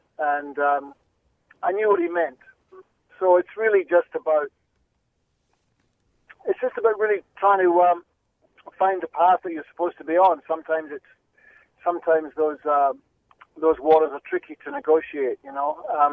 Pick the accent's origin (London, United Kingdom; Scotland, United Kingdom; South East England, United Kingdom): Scotland, United Kingdom; I think it comes from just being Scottish.